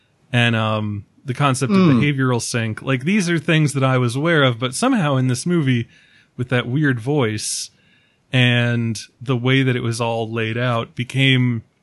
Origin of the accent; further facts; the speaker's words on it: East Coast, United States; And like, so like I'm from the East Coast.